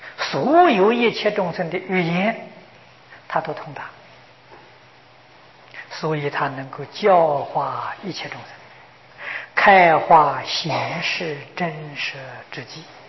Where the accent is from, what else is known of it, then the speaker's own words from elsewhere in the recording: China; 我们中国人从前读书啊，目的是读书变化气质啊